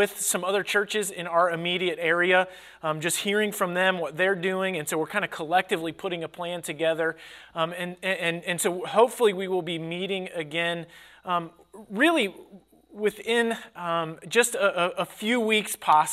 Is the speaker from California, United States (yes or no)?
no; Cincinnati, Ohio, United States; So growing up in Cincinnati, people don't drink